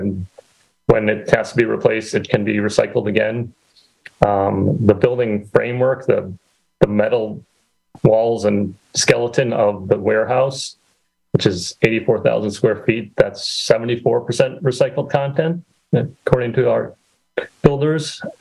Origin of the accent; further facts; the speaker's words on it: Manitowoc, Wisconsin, United States; also born or lived in Chicago / Baltimore; I grew up in Manitowoc, went to high school at Lincoln, went to college in Chicago, worked in Chicago, then Baltimore, Washington area for a while, then back to Chicago for a few years.